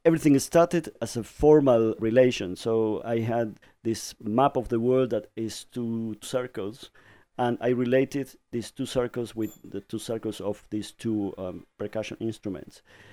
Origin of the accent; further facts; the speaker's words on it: Buenos Aires, Argentina; I am from Buenos Aires, Argentina, and I was born in 63.